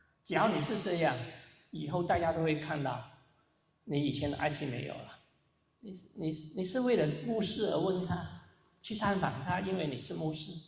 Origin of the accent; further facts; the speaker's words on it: Guangdong, China; first language Cantonese; Chinese is a second language; now in New York, United States; 我是广东人，但是那时候国语，但是我会广东话是我母语。